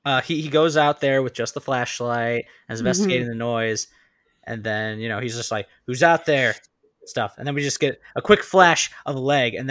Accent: Midwest, United States; I agree, Aaron, because I'm from the Midwest. I see cornfields all the time.

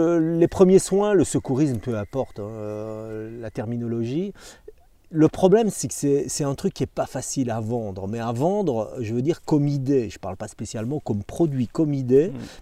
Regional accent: Belgium; now in France; C'est quelque chose qui s'est complètement perdu ici ou même chez nous, chez moi en Belgique, même si maintenant je suis sartois d'adoption

